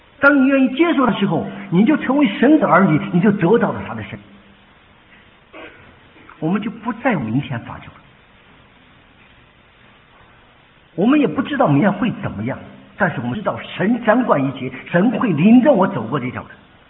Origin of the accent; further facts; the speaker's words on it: China; 我们常常讲，我们中国人活在世上，活着什么？立功、立德、立言